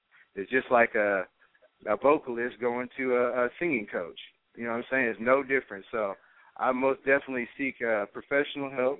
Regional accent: Portland, Oregon, United States; You know, I'm from Portland, Oregon, and I seek her out.

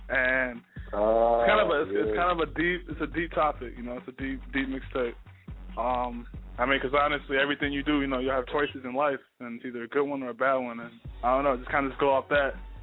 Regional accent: Chicago, Illinois, United States; now in Minnesota, United States; from Chicago, Chi-Town. I moved to Minnesota. That's kind of what got me really in the music, because I saw the scene here.

